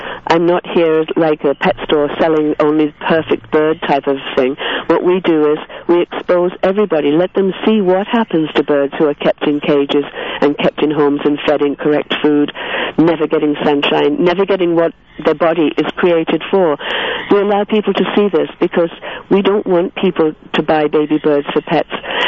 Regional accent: England, United Kingdom; accent: English; Now, my English accent, it probably sounds like I'm saying pirate, but I'm saying parrot

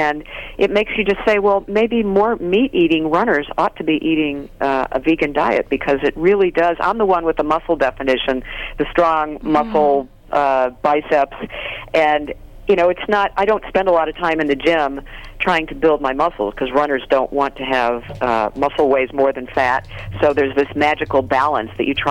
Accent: St. Louis, Missouri, United States; puppy mills in Missouri, which was my hometown in St. Louis

